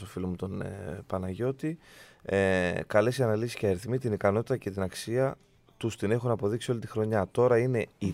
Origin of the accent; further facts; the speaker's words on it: Greece; Είμαστε Έλληνες και θέλουμε να το σηκώσει η ελληνική ομάδα.